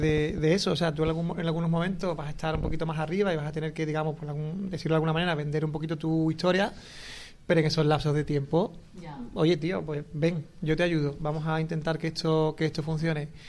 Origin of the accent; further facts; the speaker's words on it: Cádiz, Andalusia, Spain; yo que soy de Cádiz